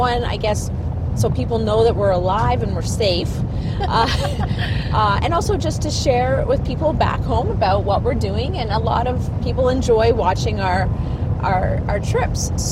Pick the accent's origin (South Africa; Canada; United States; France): Canada; Toronto, Ontario; they're from Winnipeg and we're from Ontario, Toronto.